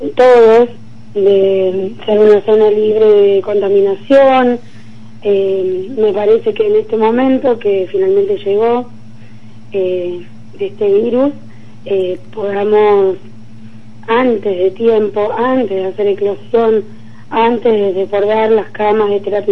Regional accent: Viedma, Río Negro, Argentina; Exactamente, yo soy de Viedma, estoy en Viedma

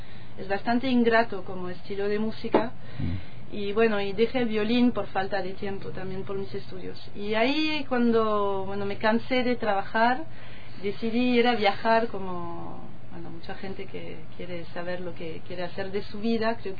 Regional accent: France; moved away as an adult; also born or lived in London; yo soy de Francia, y antes de viajar por Sudamérica trabajaba en Londres. Hacía 8 años que vivía allá

